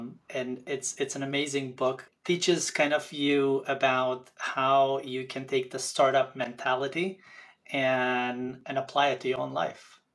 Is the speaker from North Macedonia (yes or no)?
yes; North Macedonia; English is a second language; moved away as an adult; I was born and grew up in a small, tiny country in the south of Europe called Macedonia. I was there until the end of my high school years.